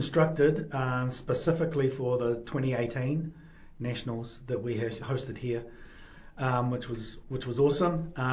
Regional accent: Auckland, New Zealand; Like I said, I was born and raised in Auckland.

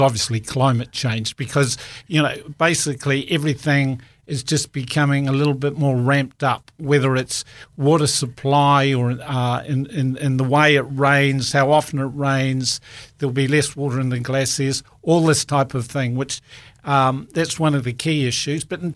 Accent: Balclutha, Otago, New Zealand; I grew up in Balclutha, south of Otago, went to university, trained as an engineer, and went overseas, returned.

